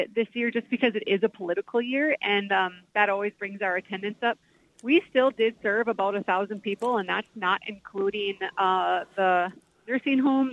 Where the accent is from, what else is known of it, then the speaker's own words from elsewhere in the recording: Wishick, United States; I was born and raised in Wishick, and I did move away for about 10 years, but I was still part of the Wishick band and choir that come to perform.